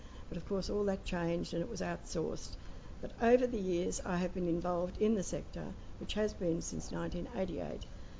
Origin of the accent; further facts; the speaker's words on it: Victoria Point, Queensland, Australia; Good morning, everybody. … from Victoria Point.